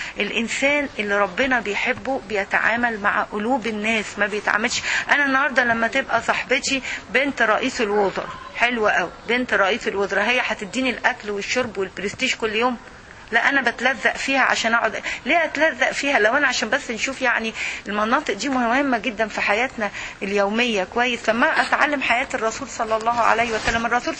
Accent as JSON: {"language": "Arabic", "country": "Egypt", "said": "محطوط عندنا في مصر في مناطق معينه"}